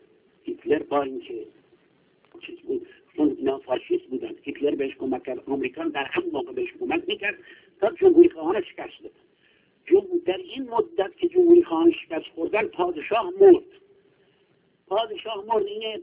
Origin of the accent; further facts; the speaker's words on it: Iran; من طرف به عنوان یک ایرانی از شما سپاسگزاری و قدردانی میکنم.